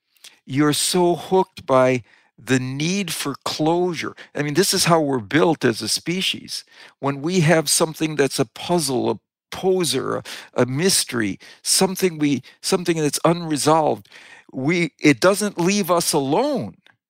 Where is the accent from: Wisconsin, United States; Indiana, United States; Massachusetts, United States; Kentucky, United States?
Wisconsin, United States; I grew up in Wisconsin, and the NFL football team in Wisconsin, the home team, has always been the Green Bay Packers.